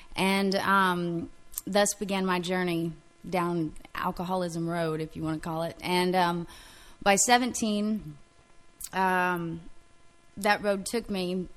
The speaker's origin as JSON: {"language": "English", "town": "San Antonio", "region": "Texas", "country": "United States", "said": "I'm from San Antonio. It's a bigger city, but not too far from Kerrville, and come from a great home, wonderful family"}